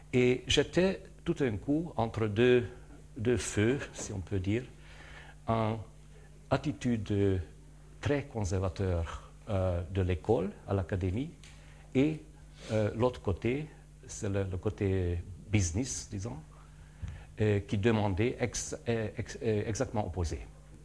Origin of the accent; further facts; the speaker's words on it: Hungary; Qui êtes-vous? Je viens de la Hongrie.